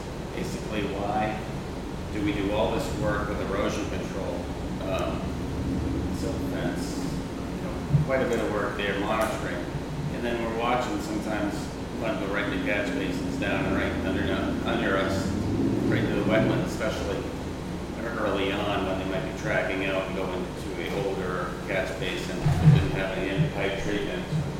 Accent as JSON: {"language": "English", "town": "Andover", "region": "Massachusetts", "country": "United States", "said": "I'm a developer from Andover, Andover, Mass."}